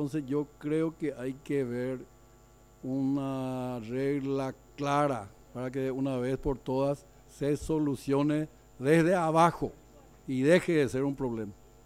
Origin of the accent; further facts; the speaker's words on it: Cordillera, Paraguay; no solamente en mi pueblo, en mi ciudad, sino en todo el departamento de Cordillera.